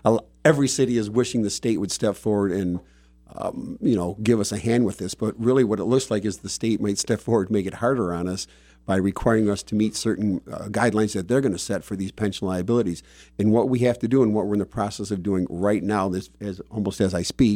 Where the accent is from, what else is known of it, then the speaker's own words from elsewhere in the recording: St. Clair, United States; Well, I was born and raised in St. Clair. I love St. Clair.